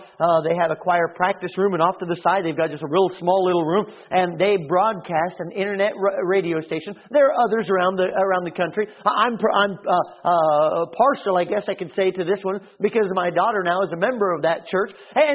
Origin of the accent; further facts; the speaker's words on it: Sacramento, California, United States; moved away; when my family and I moved here from California. And I know what all the Southerners think about California, and it's not all like that, I promise you. We came from a real slow town named Sacramento, and it's the state capital, but it's a real slow town.